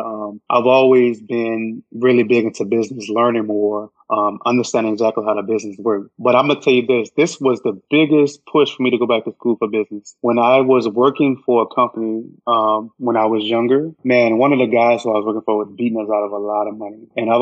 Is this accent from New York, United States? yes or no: no; Louisiana, United States; Like, growing up in Louisiana, man, my grandfather taught us everything.